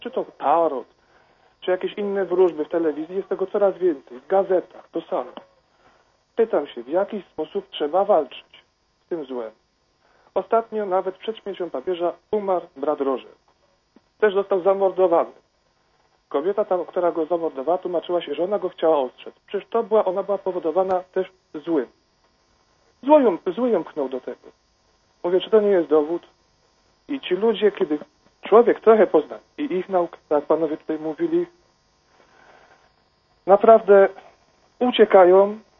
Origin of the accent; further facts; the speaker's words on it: Silesian Voivodeship, Poland; bo pochodzę z Zagłębia, a jest ich tutaj dość sporo, jak na naszą ludność